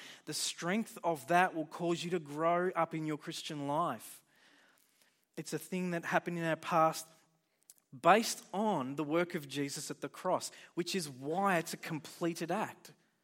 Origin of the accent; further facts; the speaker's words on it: Melbourne, Victoria, Australia; now in Albury, Australia; I come from Melbourne originally, then I've been in Albury-Wodonga area for some time after that.